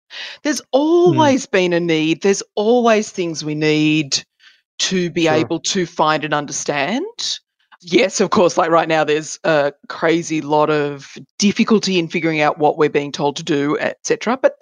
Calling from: Melbourne, Victoria, Australia; And I'm coming from Melbourne, where it promised that it would be sunny today

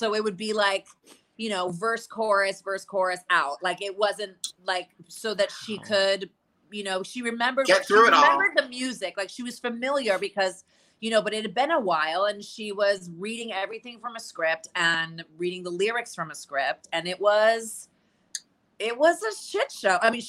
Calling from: New York, United States; I'm here in New York. I got stuck here during pandemic, and I've been here ever since.

